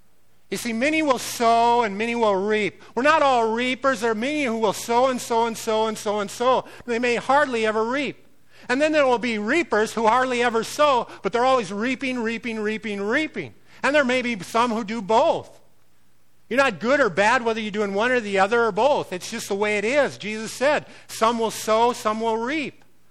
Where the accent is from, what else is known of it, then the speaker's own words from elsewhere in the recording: Minnesota, United States; this guy out of Wisconsin, I'm from Minnesota, this guy out of Wisconsin and his boss went with us.